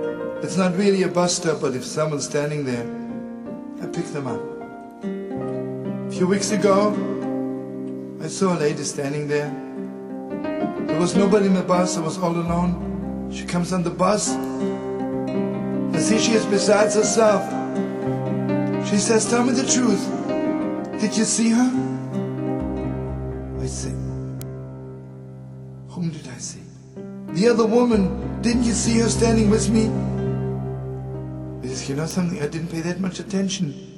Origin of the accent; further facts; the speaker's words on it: Lodz, Łódź Voivodeship, Poland; born there; English is a second language; I was born in Lodz. And when the Germans came to Lodz, I was 4 years old.